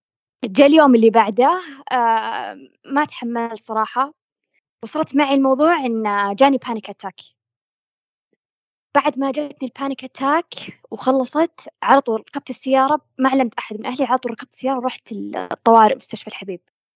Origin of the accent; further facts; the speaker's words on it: Saudi Arabia; كان وقتها يعني وصل التطعيم عندنا بالسعودية